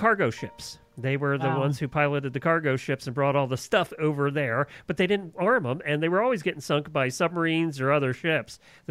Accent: Pennsylvania, United States; And it's a big thing where we grew up in Lancaster County, Pennsylvania. It's a big Amish thing, too.

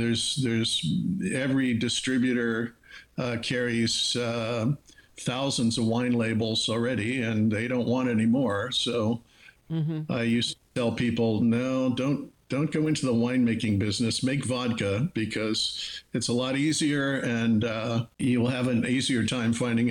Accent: Pennsylvania, United States; I grew up in Western Pennsylvania.

